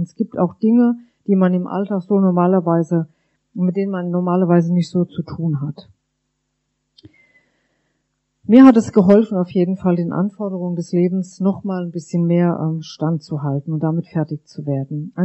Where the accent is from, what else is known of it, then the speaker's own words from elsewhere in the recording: Rhineland-Palatinate, Germany; Ich komme aus dem Westerwald und wir sind immer einmal im Jahr nach Frankfurt am Main gefahren.